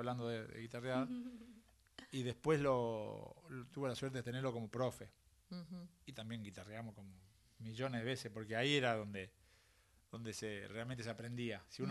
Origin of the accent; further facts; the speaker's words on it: Salta, Argentina; now in Buenos Aires, Argentina; Sí, vivo hace mucho tiempo acá, pero bueno, nací mitad Salta, mitad Buenos Aires ahora, porque hace 20 años que estoy acá.